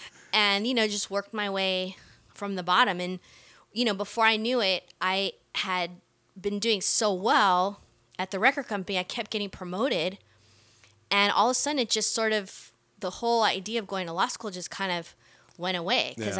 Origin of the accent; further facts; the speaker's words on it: Costa Rica; now in United States; I was actually born and raised in Costa Rica, and my grandfather was a Supreme Court justice there.